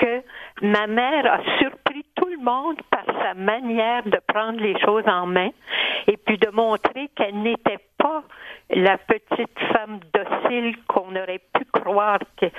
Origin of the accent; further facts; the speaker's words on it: Saint-Jean-sur-Richelieu, Quebec, Canada; Je suis née et j'ai été élevée à Saint-Jean-sur-Richelieu, comme vous l'avez indiqué dès la présentation. Mon père était d'une famille rurale de Saint-Anicette